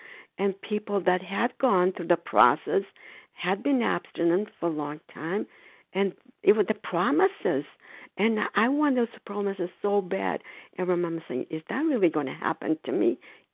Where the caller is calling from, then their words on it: Foxborough, Massachusetts, United States; I'm calling from Foxborough, Massachusetts.